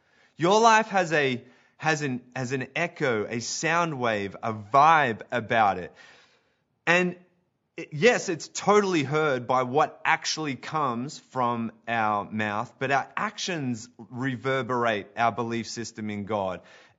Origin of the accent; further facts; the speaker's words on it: Australia; accent: Australian; now in Canada; The moment I talk, the moment things start coming out of my mouth and my Aussie accent, people ask me, like, oh, you know, what are you doing here?